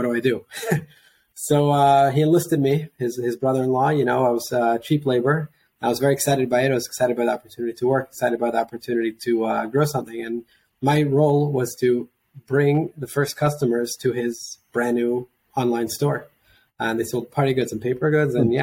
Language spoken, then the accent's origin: English; Monsey, New York, United States; I grew up in a small suburb of New York City called Muncie, New York. So it's about an hour north of Manhattan, give or take. Spent, my childhood there, was raised there.